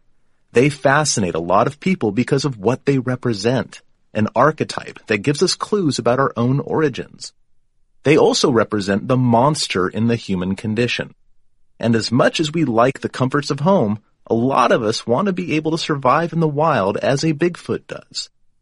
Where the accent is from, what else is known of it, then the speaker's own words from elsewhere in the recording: California, United States; Growing up in California, I'd go camping a lot with my family, especially in Sequoia National Park.